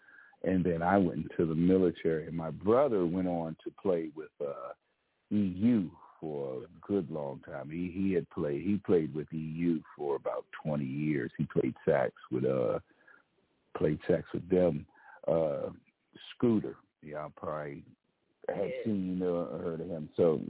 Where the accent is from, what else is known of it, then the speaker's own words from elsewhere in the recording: Capitol Heights, Maryland, United States; I'm from this area, the DMV. I grew up in Capitol Heights, graduated from Suitland